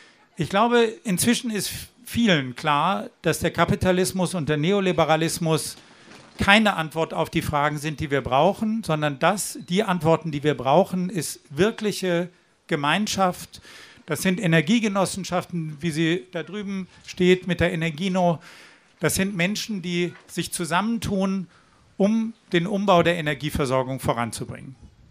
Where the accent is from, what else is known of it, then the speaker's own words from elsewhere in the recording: Mannheim, Baden-Württemberg, Germany; Und ich komme aus Mannheim.